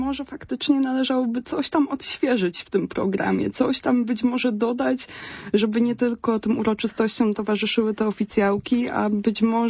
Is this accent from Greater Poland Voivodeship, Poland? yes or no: yes; Greater Poland Voivodeship, Poland; no ja jestem Wielkopolanką, bo wychowałam się pod Poznaniem.